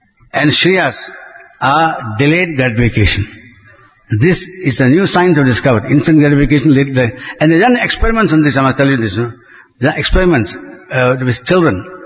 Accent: India; Now, as an Indian, but Indians cannot say, I am an Indian.

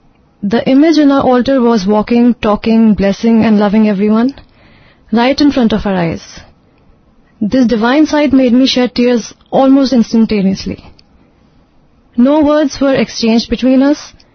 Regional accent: Pune, Maharashtra, India; from Pune, Maharashtra, India.

